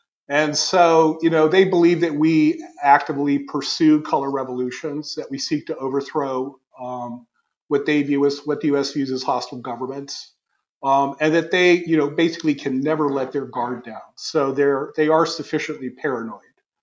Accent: United States; and I'll speak as an American as well

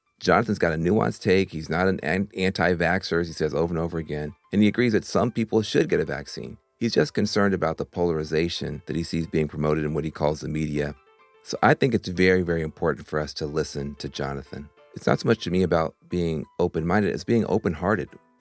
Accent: Tennessee, United States; You know, I was raised in the church, and you're from Florida. I'm from Tennessee.

